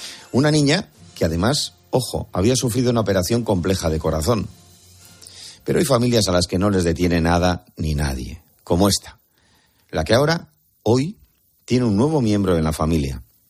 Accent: Bilbao, Basque Country, Spain; Los conocidos, en mi caso, azulitos de mi tierra, Bilbao

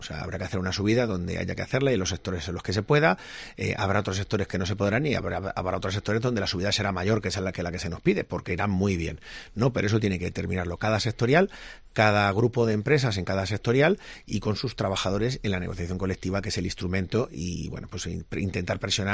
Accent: Spain; todos somos españoles

